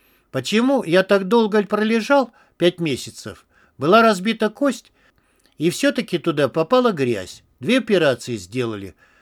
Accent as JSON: {"language": "Russian", "region": "Ivanovo Oblast", "country": "Russia", "said": "Я из Ивановской области, тут рядом совсем."}